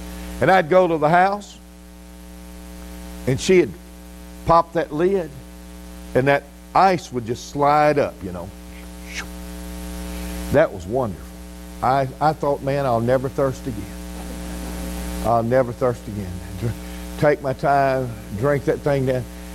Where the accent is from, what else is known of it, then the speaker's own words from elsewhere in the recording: Biloxi, Mississippi, United States; I grew up in Biloxi. I was born just a few blocks off the beach.